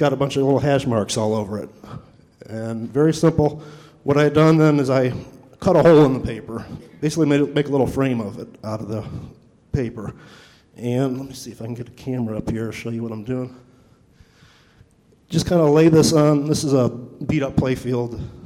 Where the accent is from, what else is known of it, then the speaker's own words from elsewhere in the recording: Cleveland, Ohio, United States; Like Rob said … I'm from Cleveland, Ohio.